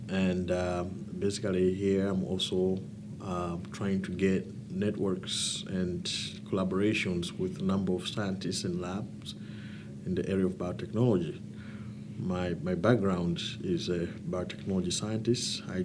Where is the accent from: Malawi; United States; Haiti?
Malawi; I'm from Malawi.